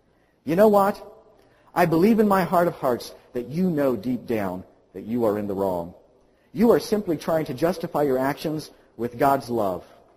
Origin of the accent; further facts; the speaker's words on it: Acton, Indiana, United States; You see, I was raised in Sodom. It's actually called Acton, Indiana, but But I suspect many of us were raised in Sodom.